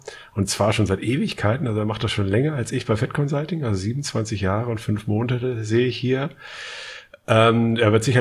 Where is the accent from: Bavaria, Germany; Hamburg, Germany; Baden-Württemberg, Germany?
Hamburg, Germany; so ein paar Sachen kennen wir natürlich als Hamburger von Arne